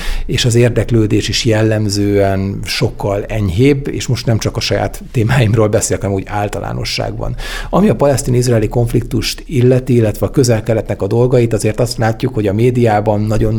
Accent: Debrecen, Hajdú-Bihar, Hungary; én magam debreceni vagyok egyébként

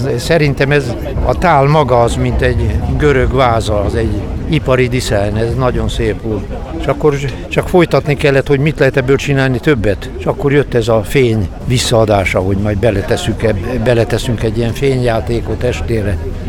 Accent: Miskolc, Borsod-Abaúj-Zemplén, Hungary; born there; Mert én itt születtem, ez nekem, ha nem is itt élek már réges-régen, de az ember visszaüt ide.

